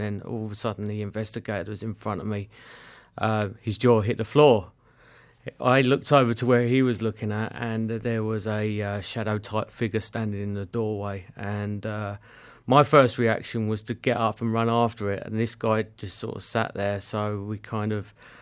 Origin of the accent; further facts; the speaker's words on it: England, United Kingdom; I obviously tell by my accent I was brought up in England.